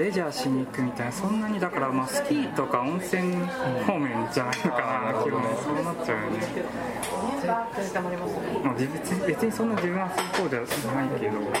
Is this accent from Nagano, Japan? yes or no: no; Gunma, Japan; moved away as an adult; now in Tokyo, Japan; 群馬で、大学時点で、うん、東京に来て、